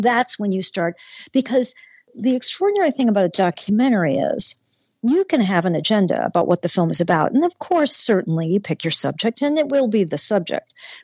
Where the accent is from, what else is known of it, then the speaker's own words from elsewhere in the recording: Brooklyn, New York, United States; born there; I was born in Brooklyn and my father was a polar bear swimmer.